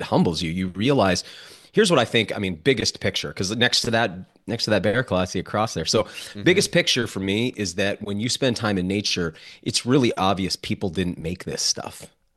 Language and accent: English; New Hampshire, United States; I'm from New Hampshire, just over the border.